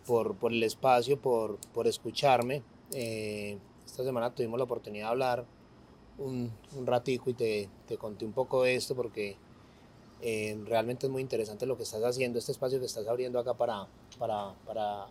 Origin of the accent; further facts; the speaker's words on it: Nariño, Antioquia, Colombia; yo soy de Nariño, Antioquia. Yo nací en Nariño, Antioquia, un pueblo de acá de Medellín que queda como de acá de Antioquia.